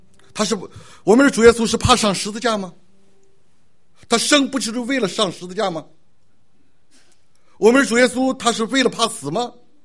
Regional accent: China; 我们中国人呢有一本书叫叫《西游记》是吧？

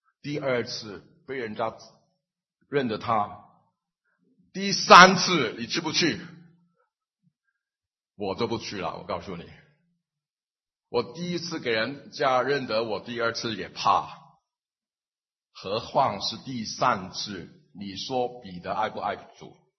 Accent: Guangdong, China; 我们广东人说他开下海口啊

